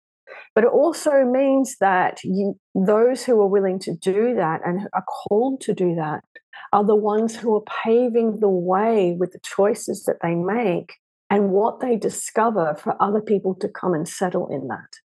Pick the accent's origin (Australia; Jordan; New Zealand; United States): Australia; maybe because I'm Australian and, you know, we're all about pioneers.